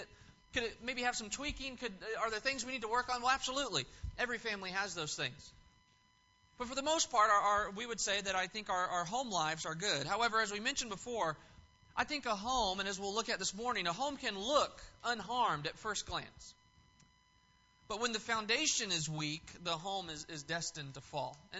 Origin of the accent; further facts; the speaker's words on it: California, United States; You know, growing up in California and on the West Coast, I experienced several earthquakes.